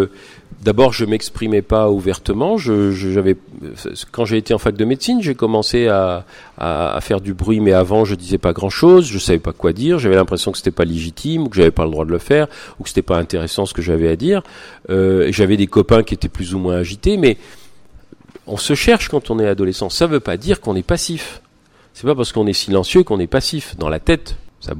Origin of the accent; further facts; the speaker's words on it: France; moved away; Non, j'ai pas quitté la France par rejet de la France, j'ai quitté la France parce que je voulais enseigner.